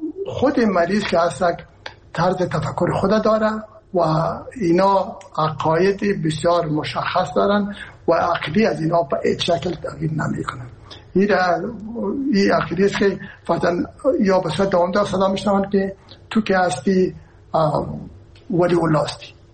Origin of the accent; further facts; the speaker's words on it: Herat, Afghanistan; من که هستم از هرات هستم و پدر مادر من هرات هستن